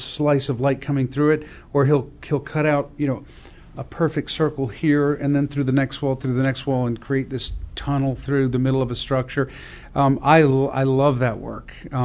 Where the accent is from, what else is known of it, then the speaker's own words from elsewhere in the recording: Chicago, Illinois, United States; born there; I was born in Chicago. And I remember in downtown Chicago, there's a very famous Picasso sculpture